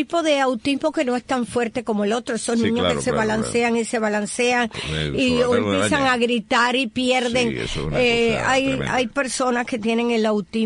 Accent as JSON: {"language": "Spanish", "country": "Cuba", "said": "Entonces, lo que le llamábamos en Cuba azul"}